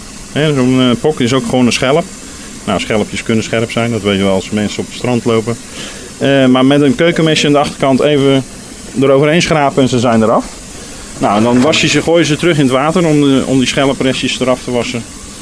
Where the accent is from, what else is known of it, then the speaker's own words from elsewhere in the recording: Zeeland, Netherlands; Ik ben zelf een echte Zeeuw, dus ik haal ze ook gewoon echt uit Zeeland.